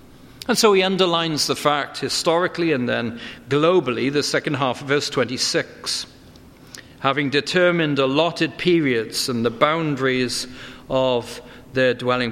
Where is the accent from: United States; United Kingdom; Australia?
United Kingdom; Wales; My mind goes back to growing up in Wales, being a daydreamer and a bit of a loner